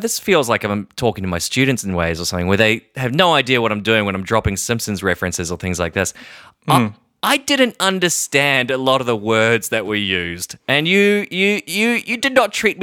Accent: Scotland, United Kingdom; You're Irish, I'm Scottish.

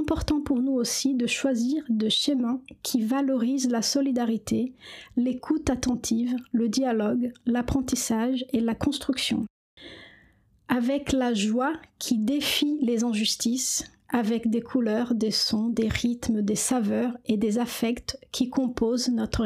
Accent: Brazil; now in France; parce que je suis brésilienne et que la musique c'est très important

